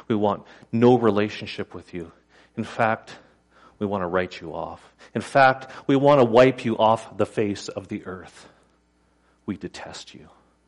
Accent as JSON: {"language": "English", "country": "Canada", "said": "We're Canadian. We're nice people, right?"}